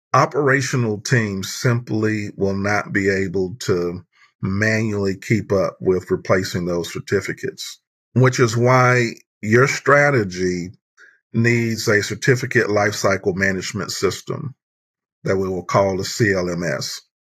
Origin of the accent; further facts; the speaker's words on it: Gulfport, Mississippi, United States; I grew up in Gulfport, Mississippi, in the middle of what many would call hurricane country.